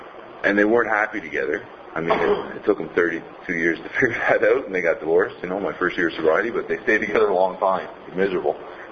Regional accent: New Brunswick, Canada; I'm from New Brunswick. I come from an upper middle class family.

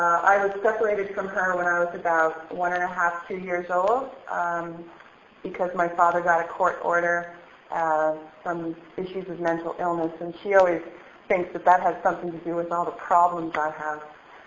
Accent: Newfoundland and Labrador, Canada; I was born and raised in Newfoundland. That's where I'm from.

